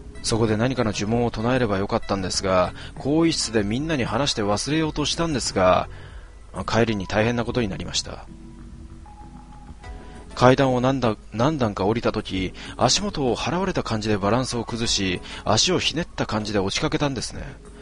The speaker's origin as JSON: {"language": "Japanese", "town": "Asahikawa", "region": "Hokkaido", "country": "Japan", "said": "私の出身地旭川からそこまで90キロにも及ぶウォークラリーという、延々と歩くというイベントが毎年開催されています。"}